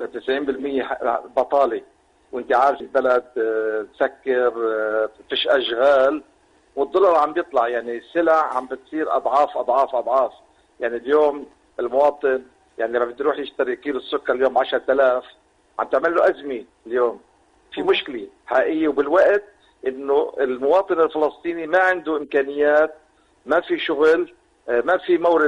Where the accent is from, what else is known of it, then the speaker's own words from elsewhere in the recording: Palestine; now in Beirut, Lebanon; لأنه إحنا كفلسطينيين بحاجة لخطة طوارئ